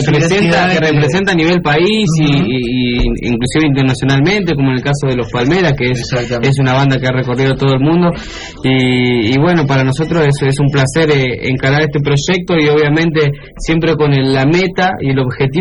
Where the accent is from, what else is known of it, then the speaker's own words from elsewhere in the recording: Paraná, Entre Ríos, Argentina; Yo soy el único de Paraná